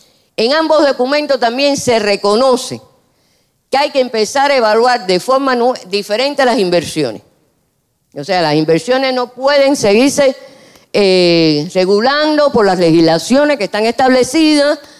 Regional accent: Cuba; Yo soy cubana, no voy a hablar de eso.

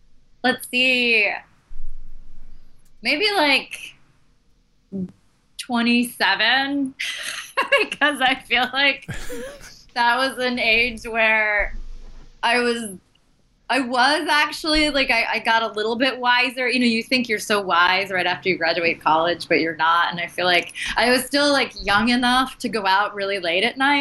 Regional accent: Rhode Island, United States; So that was my life in the summer growing up in Rhode Island.

